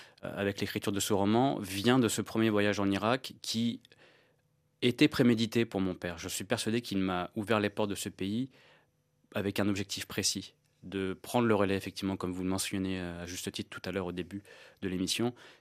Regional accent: France; moved away as an adult; j'ai passé 25 ans de ma vie depuis ma naissance en France. J'ai un amour pour mon pays, c'est mon pays, et je n'ai aucun problème à parler mes origines tout en assumant le fait d'être français.

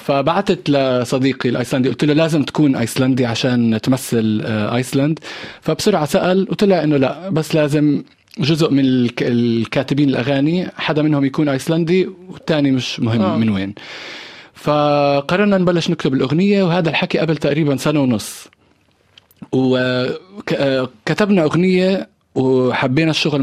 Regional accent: Palestine; وكوني بس أحكي إني فلسطيني عطول دائما رح يكون في ردود فعل

